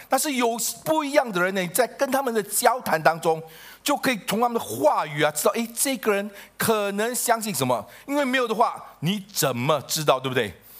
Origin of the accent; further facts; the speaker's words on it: Chaozhou, Guangdong, China; 我是潮州人